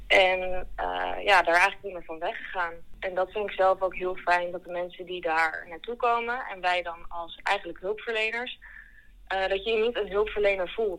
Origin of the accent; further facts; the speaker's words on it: Netherlands; Want wij als Nederlander zijn toch wat individualistischer ingesteld.